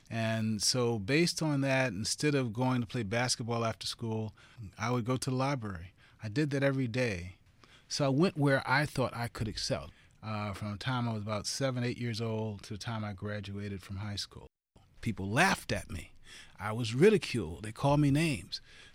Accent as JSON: {"language": "English", "town": "Baltimore", "region": "Maryland", "country": "United States", "tie": "born or raised there", "said": "I grew up in East Baltimore. About 12 blocks away from Johns Hopkins."}